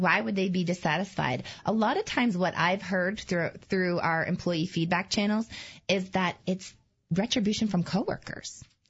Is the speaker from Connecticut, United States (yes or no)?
no; Maine, United States; Plenty of times, I'm from Maine, and I know the state and county offices at USDA in Maine often have ice storms